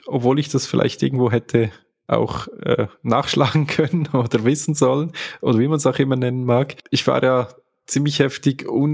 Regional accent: Switzerland; Zumindest bei uns in der Schweiz.

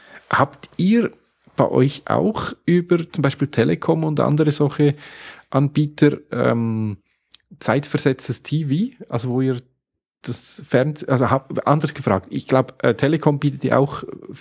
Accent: Switzerland; Bei uns in der Schweiz bekommt man jedes Jahr eigentlich ein neues Telefonbuch zugeschickt.

